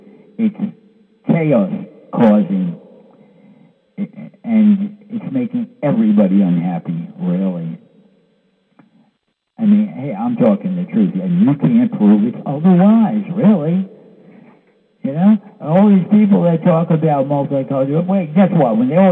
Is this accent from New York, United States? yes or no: yes; New York City, New York, United States; Hey, I'm from New York City. Manhattan is probably one of the most mixing places on earth where multiculturalism exists in a practical way.